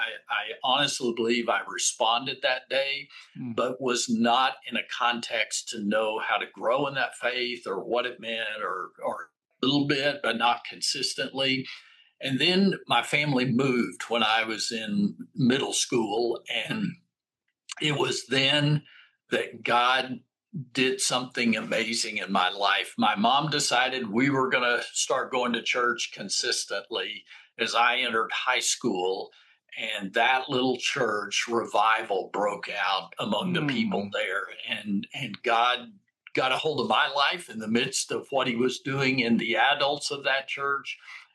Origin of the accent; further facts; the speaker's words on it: Texas, United States; I grew up in West Texas, out in the semi-desert region of Texas, near New Mexico, that area in the panhandle of Texas.